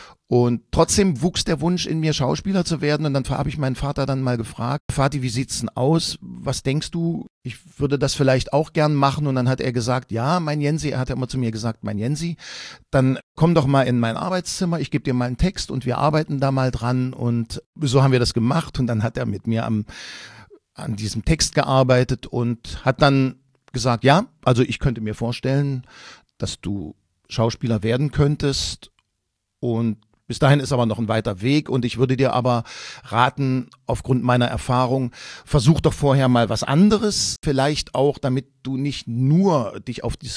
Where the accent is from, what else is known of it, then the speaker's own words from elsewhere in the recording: Quedlinburg, Saxony-Anhalt, Germany; ich bin in Quedlinburg im Harz groß geworden